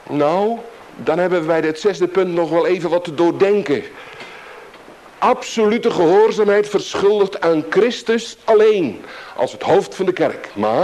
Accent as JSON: {"language": "Dutch", "region": "Groningen", "country": "Netherlands", "said": "wij komen uit Groningen, dat weet u ook. En daar, ongelovigen, nee. We geloven allemaal wel."}